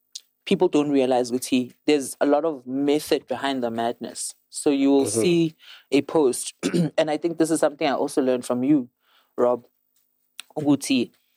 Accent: Daveyton, Gauteng, South Africa; 1520 East Rand, just before Mpumalang. Ekhaya is the last town just before you get into Mpumalang. It's called Etwatwa.

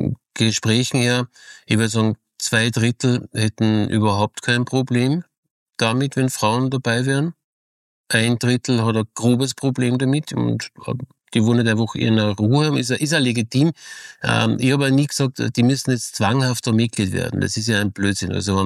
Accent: Salzburg, Austria; ich bin ein Salzburger Lokalredakteur, der über Essen schreibt

